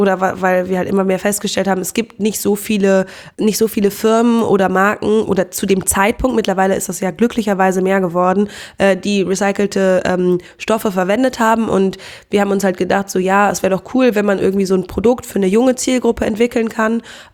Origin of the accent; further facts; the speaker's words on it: Cologne, North Rhine-Westphalia, Germany; ich bin 25 Jahre alt und ich komme aus Köln.